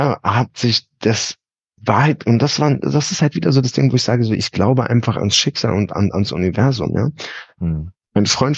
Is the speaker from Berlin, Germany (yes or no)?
yes; Berlin, Germany; Ich bin am Hermannplatz in Berlin aufgewachsen, das ist da Kreuzberg-Neukölln, in den 80ern als einer der wenigen Deutschen.